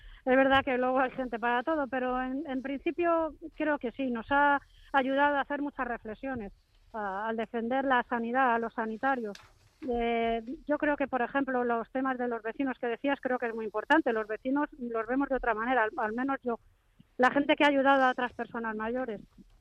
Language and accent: Spanish; Madrid, Community of Madrid, Spain; yo soy de Madrid.